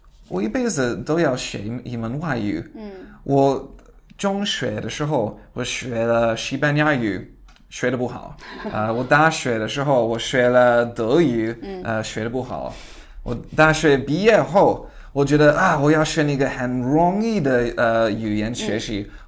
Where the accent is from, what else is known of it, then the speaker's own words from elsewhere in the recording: Charleston, South Carolina, United States; Chinese is a second language; 我说南卡罗来纳州，他们说没有听过。